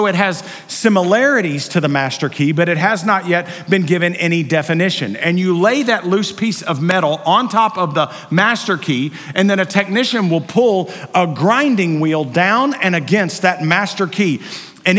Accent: Waco, Texas, United States; also born or lived in Dallas; I grew up in Waco, Texas, and then we moved to Dallas when I was in high school.

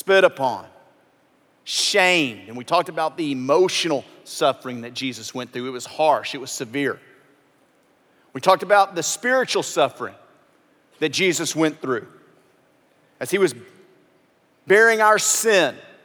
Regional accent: Louisiana, United States; We had the word for that growing up in Louisiana.

